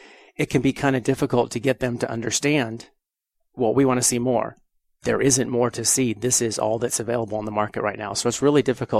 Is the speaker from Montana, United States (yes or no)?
yes; Montana, United States; also born or lived in Houston; Well, a lot of people don't know that I'm actually from Montana.